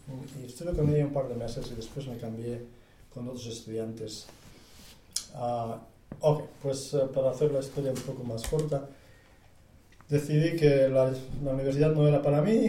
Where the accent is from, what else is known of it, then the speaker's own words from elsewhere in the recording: Eibar, Basque Country, Spain; Yo soy de Eibar, Guipúzcoa, en la provincia de Guipúzcoa, de San Sebastián.